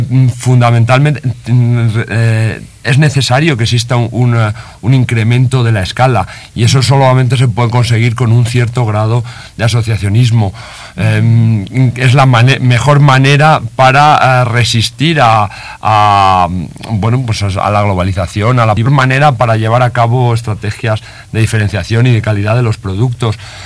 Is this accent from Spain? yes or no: yes; Spain; un poco yo provengo de España